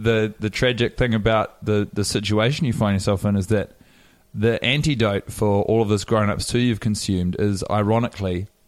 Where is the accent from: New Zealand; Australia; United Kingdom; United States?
New Zealand; Wellington; born there; I was born in Wellington in 1988.